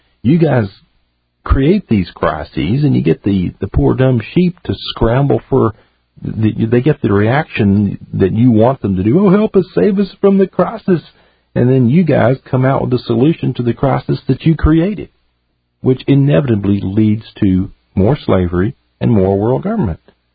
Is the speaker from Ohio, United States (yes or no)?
no; Texas, United States; I'm from Texas. You know, I was born and raised here, and I kind of talk kind of slow.